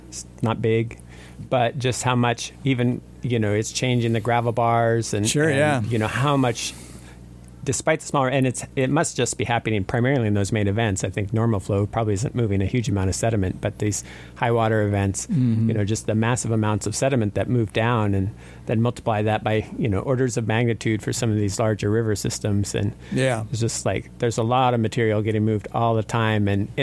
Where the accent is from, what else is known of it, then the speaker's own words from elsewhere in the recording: Sitka, Alaska, United States; Growing up in Sitka, especially, you know, we don't have. You know, the longest watershed here might be 10 miles, 15 miles at the most.